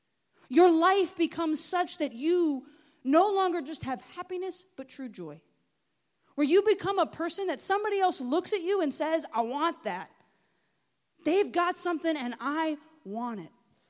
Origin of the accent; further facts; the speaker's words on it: the South, United States; I'm from the South, so it's like we're making gumbo.